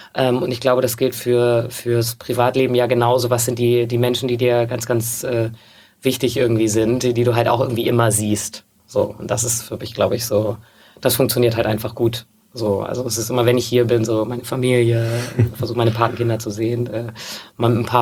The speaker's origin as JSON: {"language": "German", "region": "Hamburg", "country": "Germany", "tie": "born or raised there", "said": "ich bin in Hamburg aufgewachsen, ich habe sehr viel Zeit in Hamburg verbracht und ich wohne jetzt ja oder habe, naja, wo ich wohne ist ja immer so eine Frage, aber ich verbringe sehr viel Zeit in Hamburg oder ich zahle hier meine Steuern"}